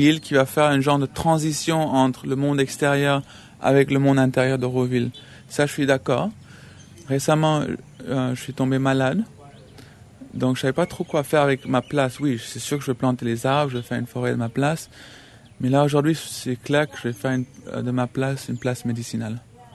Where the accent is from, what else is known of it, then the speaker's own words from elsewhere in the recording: Auroville, Puducherry, India; Donc, j'ai vécu à Auroville, j'ai grandi à Auroville, c'était spécial